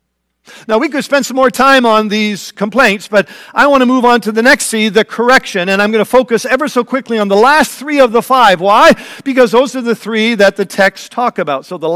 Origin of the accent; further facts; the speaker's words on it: Ontario, Canada; now in United States; I have to go all the way to Canada, my home country of Canada, Eastern Ontario, if they'll let me across the border.